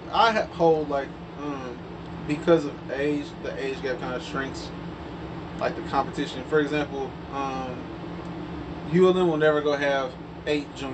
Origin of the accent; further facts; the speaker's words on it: Smackover, Arkansas, United States; Like, I'm from Smackover. Like, we, that's how we are.